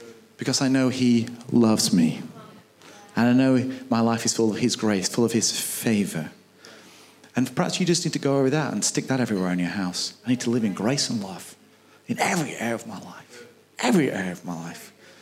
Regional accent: United Kingdom; I'm British, I'm a farmer, I'm reserved.

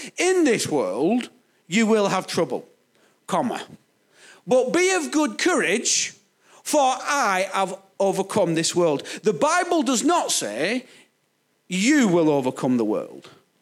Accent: Bolton, North West England, United Kingdom; I'm from Bolton

